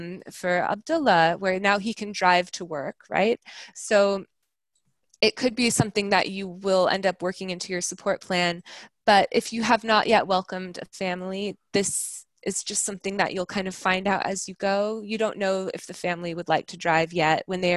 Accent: United States; I'm from America, where we drive on the same side as Syria.

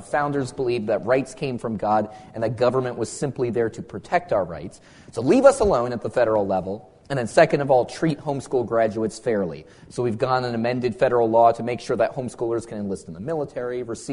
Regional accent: New England, United States; I'm from New England, actually, so I'm used to driving in snow.

